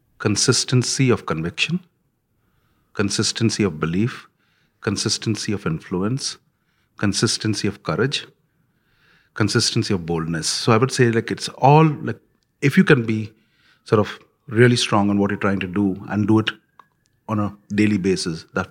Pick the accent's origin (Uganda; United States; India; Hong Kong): India; when I grew up in India, labor was cheap.